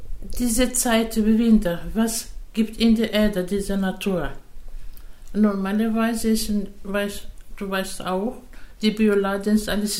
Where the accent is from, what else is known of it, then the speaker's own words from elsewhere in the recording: Greece; German is a second language; Ich komme aus Griechenland.